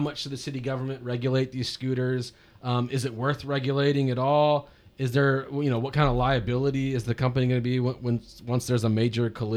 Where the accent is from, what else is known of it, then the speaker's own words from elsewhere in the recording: Mississippi, United States; now in Raleigh, United States; But I moved here from Mississippi where people go like 12 miles per hour and they're super polite.